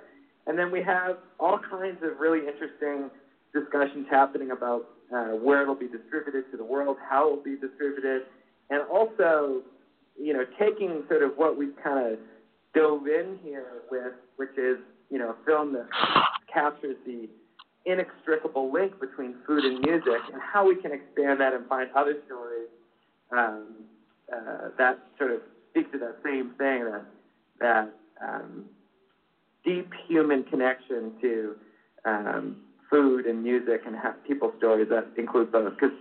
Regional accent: Canada; which as a Canadian makes me very proud.

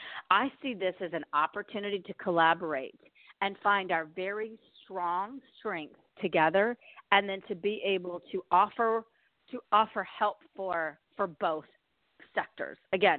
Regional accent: Detroit, Michigan, United States; When you go to China and you talk to them about, hey, we're from Detroit, we're from Michigan, oh, yeah, clearly, automotive.

